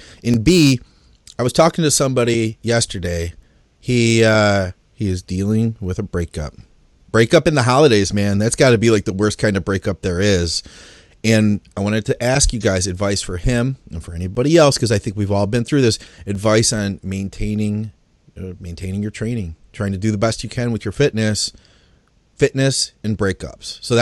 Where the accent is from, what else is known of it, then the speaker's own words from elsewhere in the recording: United States; Me and Victoria and I and her sister were, you know, we're from the United States